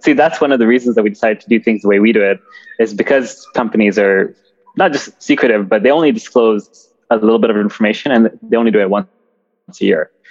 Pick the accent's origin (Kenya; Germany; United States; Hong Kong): Kenya; also born or lived in Vancouver; Actually, I was born in Vancouver, but I was raised in Kenya. And so I spent a lot of my time growing up there.